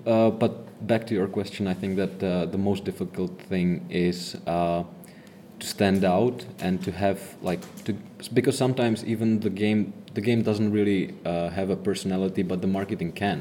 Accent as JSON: {"language": "English", "country": "Czechia", "said": "I'm from Czech Republic."}